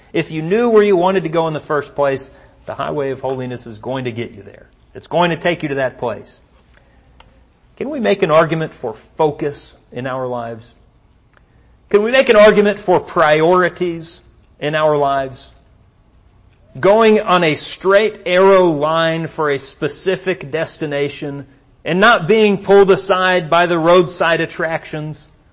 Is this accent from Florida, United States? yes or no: no; Odessa, Texas, United States; That's in Odessa, Texas, by the way, my hometown.